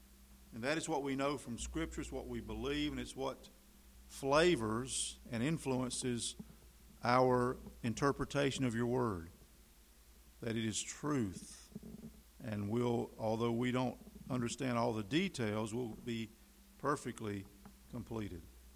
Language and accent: English; Tryon, North Carolina, United States; I grew up in Tryon, North Carolina, surrounded by mountains.